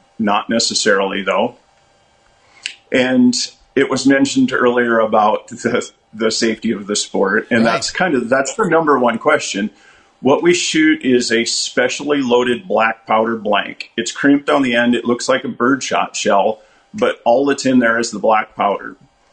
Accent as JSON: {"language": "English", "town": "Wessington Springs", "region": "South Dakota", "country": "United States", "tie": "born or raised there", "said": "I'm from Wessington Springs, South Dakota, a rancher born and raised here."}